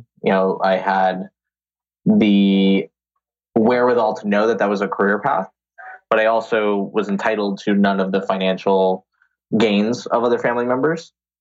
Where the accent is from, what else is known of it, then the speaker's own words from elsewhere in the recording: Florida, United States; because I grew up in South Florida.